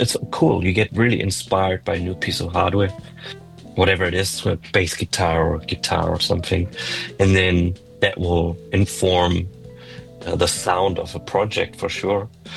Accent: Germany; English is a second language; now in New Zealand; I'm from Germany. I moved here 10 years ago

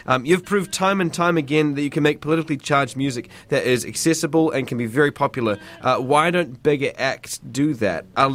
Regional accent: Invercargill, Southland, New Zealand; I'm originally from Invercargill, so I really relate to that.

